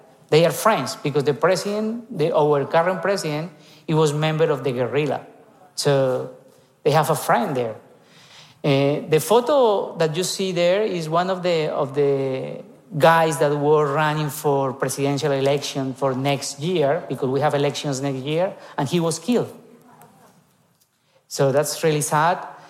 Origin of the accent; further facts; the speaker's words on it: Bogotá, Bogotá Capital District, Colombia; English is a second language; We are from Bogota, so we were born there.